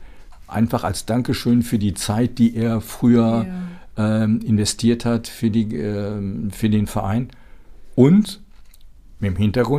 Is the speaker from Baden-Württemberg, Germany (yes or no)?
no; North Rhine-Westphalia, Germany; Also ich komme aus dem Kölner Raum.